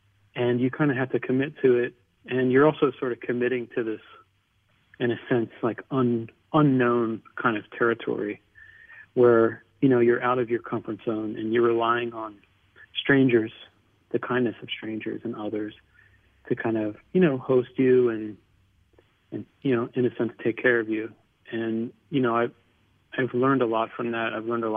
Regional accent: Philadelphia, Pennsylvania, United States; Well, I'm from Philadelphia, and you know, I always consider that my home.

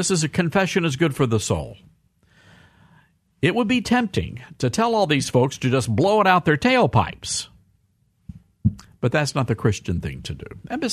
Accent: Mississippi, United States; also born or lived in Memphis; I was born in Tennessee, Memphis, and grew up in North Mississippi.

